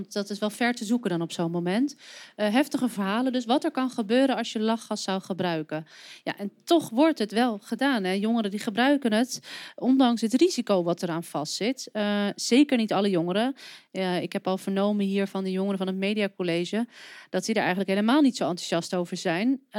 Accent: Amsterdam, North Holland, Netherlands; ik vertel dat ik uit Amsterdam kom. Als ik vertel dat ik uit Amsterdam kom

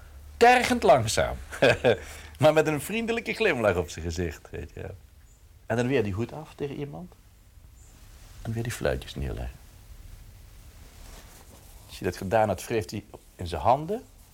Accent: Sittard, Limburg, Netherlands; born there; Ik ben in Sittard geboren, een klein stadje in Zuid-Limburg.

